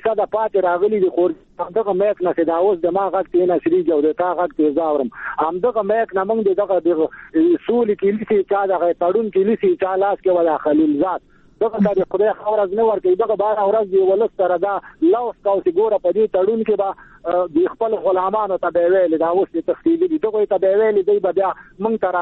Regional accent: Afghanistan; زه یو افغان یم

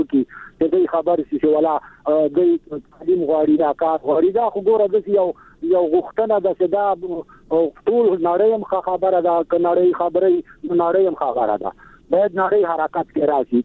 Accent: Afghanistan; زه یو افغان یم

